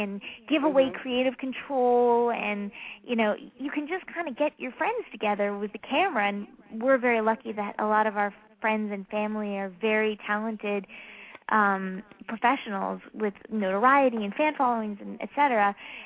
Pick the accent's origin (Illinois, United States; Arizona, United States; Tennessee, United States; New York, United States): New York, United States; moved away as an adult; also born or lived in Washington, D.C.; I was born in D.C. and raised in New York. And I grew up in Manhattan. And I moved out here 3 years ago, and it was a big, big change for me.